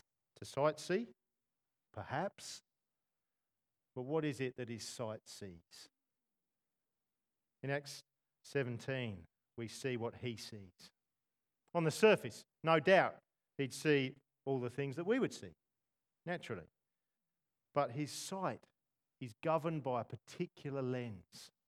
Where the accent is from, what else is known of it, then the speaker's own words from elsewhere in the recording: England, United Kingdom; born there; I was born just outside of London.